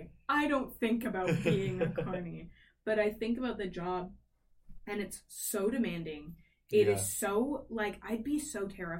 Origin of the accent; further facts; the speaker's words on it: Toronto, Ontario, Canada; So I because I grew up in Toronto